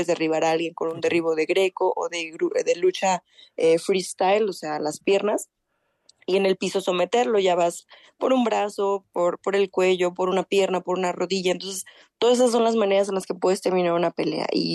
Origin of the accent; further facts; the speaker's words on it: Guadalajara, Jalisco, Mexico; Yo soy de Guadalajara, tengo 29 años … represento a México.